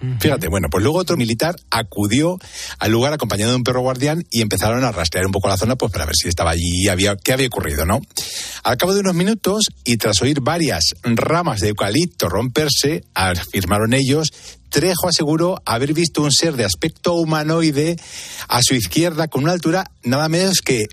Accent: Castilla-La Mancha, Spain; y no tenemos ninguna montaña por allí, que yo soy manchego.

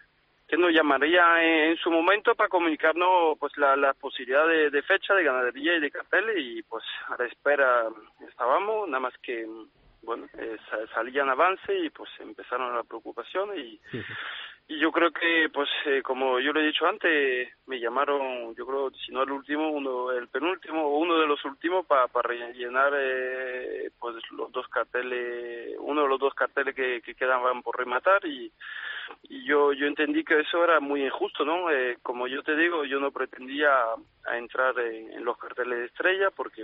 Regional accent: Arles, Provence-Alpes-Côte d'Azur, France; Spanish is a second language; Tengo ya varios compromisos muy muy especial y muy importante, sobre todo en mi tierra. Por ejemplo, en Arles, a fin de temporada

